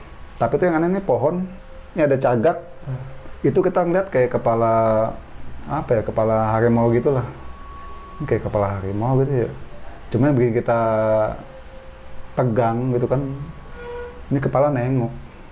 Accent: Linggarjati, West Java, Indonesia; Kebetulan kan kampung halaman gue di Linggarjati.

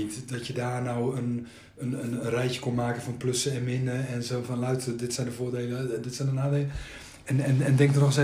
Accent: Zwolle, Overijssel, Netherlands; ik kwam uit Zwolle, daar was het sowieso niet praten over gevoelens, zeker niet.

